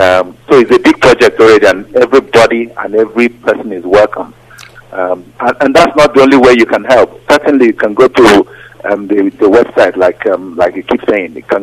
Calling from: Australia; I'm calling from Australia again.

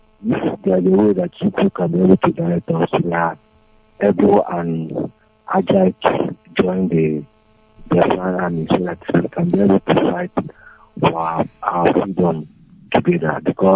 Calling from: Aba, Abia, Nigeria; Yeah, I'm calling from Abia State in Aba, in Biafra land.

